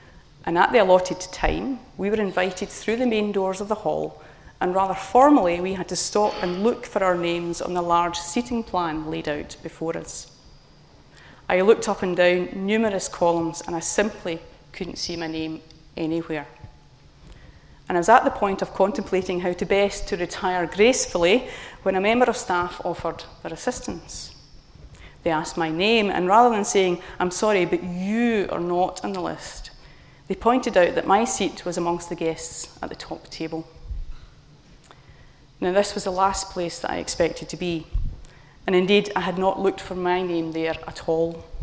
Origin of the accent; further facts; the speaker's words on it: Scotland, United Kingdom; However, I had a secret weapon. I'm Scottish. We blether.